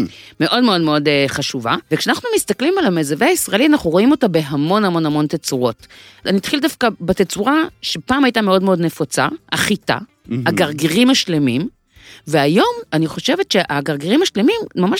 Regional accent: Hod HaSharon, Central District, Israel; also born or lived in Raanana; בדירה הראשונה שההורים שלי גרו, כשנולדתי ברעננה, היה באמת מטבח קטן

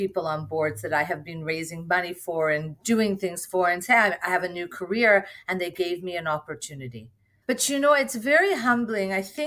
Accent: Montreal, Quebec, Canada; I grew up in Montreal, which fashion was like my life since I was a little girl. And through my career, I had the opportunity to live in multiple cities

